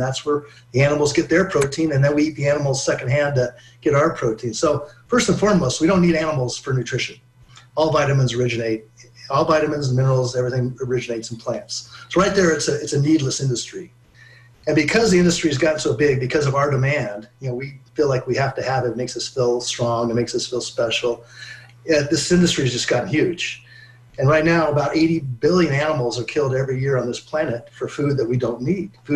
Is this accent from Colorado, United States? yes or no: yes; Colorado, United States; I grew up in Colorado. My mom was a great cook, and I love my meat.